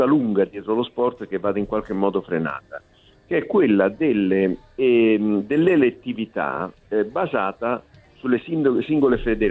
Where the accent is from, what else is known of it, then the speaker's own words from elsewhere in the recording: Naples, Campania, Italy; Io sono napoletano e lo dico